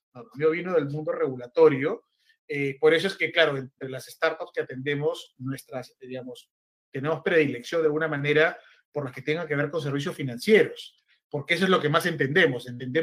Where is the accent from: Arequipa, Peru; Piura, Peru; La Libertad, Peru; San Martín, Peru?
Piura, Peru; also born or lived in Lima / Spain; soy abogado de la Universidad de Piura, soy de Piura, y tengo básicamente 17 años de experiencia. He trabajado la mayor parte de mi carrera en estudios de abogados, digamos, de los tradicionales, acá en Lima, trabajé también en España